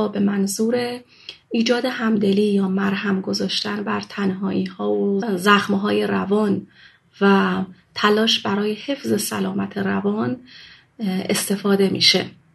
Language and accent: Persian; Shiraz, Fars, Iran; moved away as an adult; now in Mashhad, Iran; از شهر خودم شیراز، جایی که توش به دنیا اومده بودم و بزرگ شده بودم، مهاجرت کنم به مشهد. وقتی اومدم مشهد 30 ساله بودم